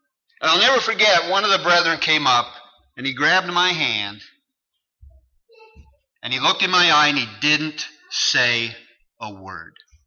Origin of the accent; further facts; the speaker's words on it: Canada; now in United States; I'm from Canada, but I have my green card. I'm legal.